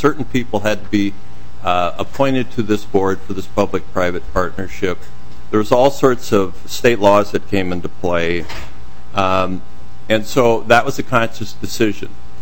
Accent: Lanesboro, Minnesota, United States; And I'm from Lanesboro, Minnesota, small town as well

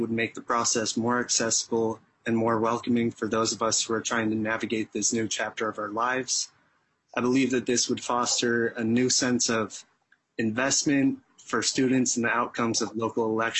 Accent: Woodbury, Minnesota, United States; I've voted in my hometown, which is Woodbury, Minnesota.

